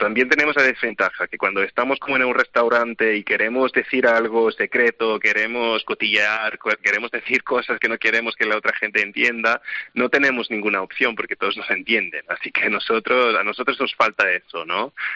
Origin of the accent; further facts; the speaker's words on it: London, United Kingdom; Spanish is a second language; Pues yo soy originalmente del Reino Unido, yo empecé a hablar castellano a 16 años, y yo tuve la suerte de haber crecido en una ciudad muy multicultural, muy multilingüe, que es Londres